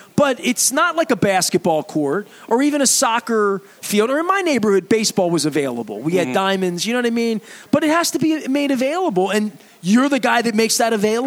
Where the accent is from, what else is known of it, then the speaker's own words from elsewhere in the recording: Dundalk, Maryland, United States; We're from Dundalk, and he could walk to work from where we lived and where he lived growing up.